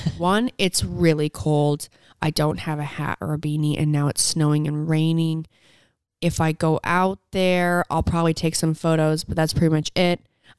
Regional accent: Utah, United States; I'm from Southern Utah.

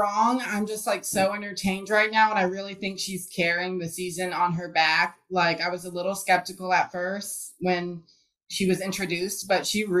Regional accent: Alabama, United States; moved away as an adult; now in Nashville, United States; We're both from Alabama, but we moved here after college and then met. So now we're here.

